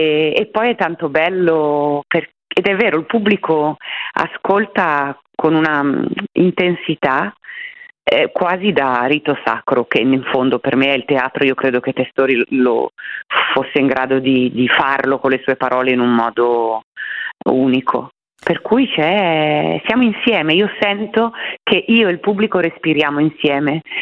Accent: Milan, Lombardy, Italy; c'è il fatto che io sono milanese.

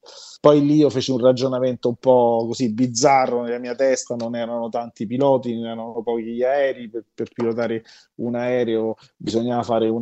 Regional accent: Rome, Lazio, Italy; Sai, io sono nato a Roma e c'ho un rapporto con gli oggetti che ce lo portiamo noi romani da piccoli

